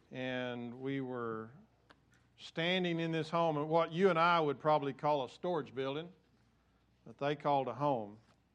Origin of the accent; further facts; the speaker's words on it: Texas, United States; accent: West Texas; And this is going to be my West Texas accent in speaking Spanish